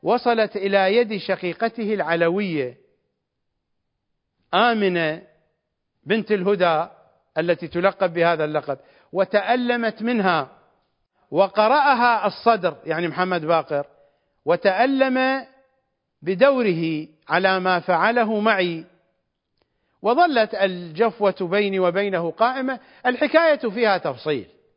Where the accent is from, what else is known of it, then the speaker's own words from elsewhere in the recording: Iraq; ومشتي أو مشهدي بالضبط عندنا في العراق نقول زائر